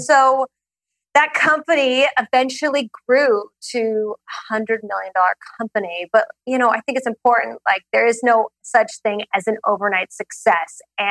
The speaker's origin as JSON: {"language": "English", "town": "Portland", "region": "Oregon", "country": "United States", "tie": "born or raised there", "said": "So I grew up in Portland, Oregon, and it's amazing up there."}